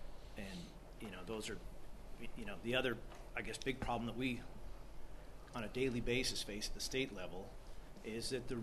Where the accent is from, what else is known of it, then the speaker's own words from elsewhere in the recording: Washington, United States; where I grew up in Southwest Washington, a little town of 300, across the river from Astoria, Oregon.